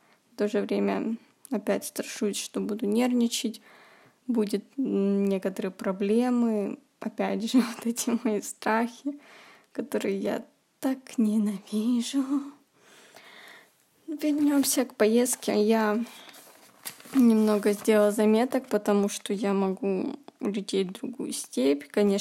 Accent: Rostov-on-Don, Rostov Oblast, Russia; Мы отправились 26 мая из моего города Ростова, из юга на север, получается, мы ехали в Питер.

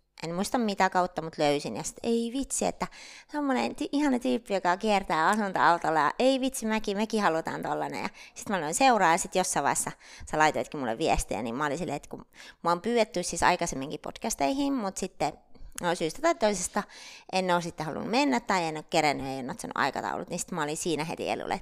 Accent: Raahe, North Ostrobothnia, Finland; ja mä oon kotoisin Raahesta, eli tuolta niin kuin Pohjois-Pohjanmaa.

